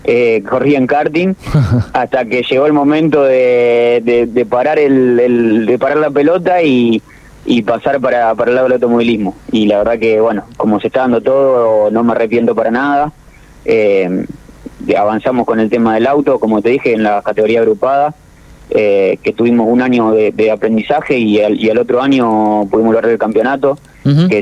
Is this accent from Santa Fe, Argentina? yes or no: yes; Máximo Paz, Santa Fe, Argentina; Aparte yo jugué en Máximo Paz, mi pueblo